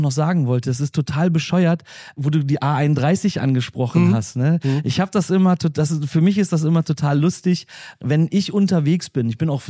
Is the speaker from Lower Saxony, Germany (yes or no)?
yes; Schepsdorf, Lower Saxony, Germany; Schepsdorf, meine Heimat, ist halt wirklich so ein ganz, ganz kleiner Ort. Wir haben knapp über 2.000 Einwohner